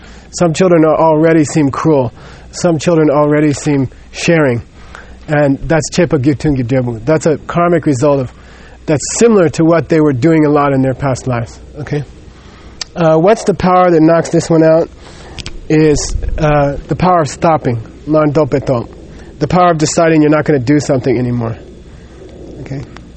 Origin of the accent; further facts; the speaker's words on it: Phoenix, Arizona, United States; when I was growing up in Phoenix, we had a neighbor, this kid, and he was just cruel, you know?